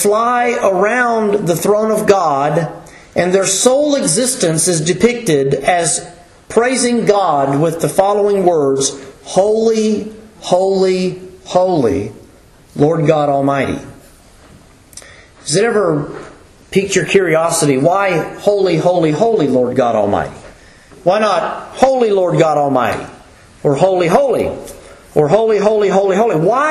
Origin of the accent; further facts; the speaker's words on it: Alabama, United States; Is it because I'm from Alabama?